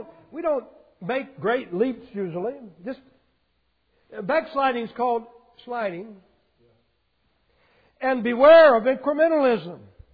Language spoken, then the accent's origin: English; Florida, United States; And I'm from Florida. I'm a Florida boy. I'm from the South.